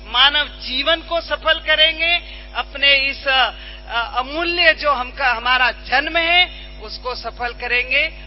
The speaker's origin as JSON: {"language": "Hindi", "town": "Sirohi", "region": "Rajasthan", "country": "India", "said": "मैं सिरोही की रहने वाली हूँ"}